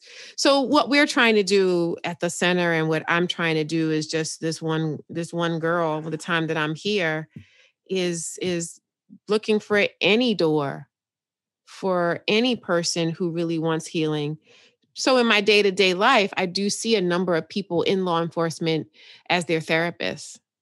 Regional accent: Bronx, New York, United States; born there; I was born in the Bronx, but I've lived all over this world, all over the country rather

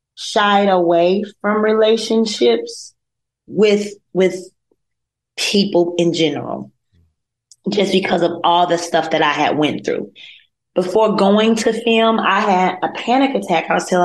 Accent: North Carolina, United States; I'm from North Carolina.

